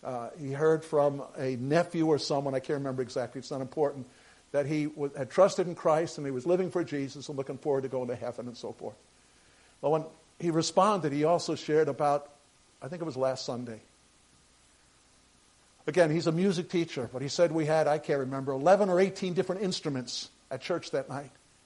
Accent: United States; Again, I am very American patriotic

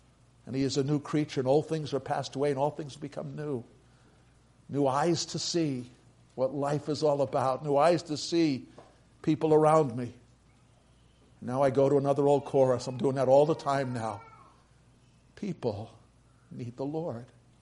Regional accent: United States; I am the son of immigrants who gave up Norwegian citizenship to become Americans. I was born and I am an American, possibly still a Norwegian citizen.

